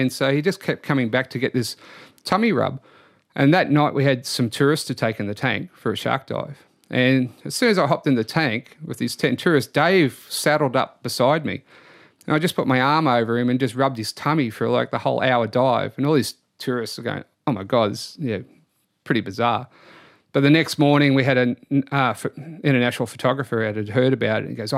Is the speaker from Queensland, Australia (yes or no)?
yes; Queensland, Australia; I'm from North Queensland. We live with the world's most venomous marine animal, the box jellyfish.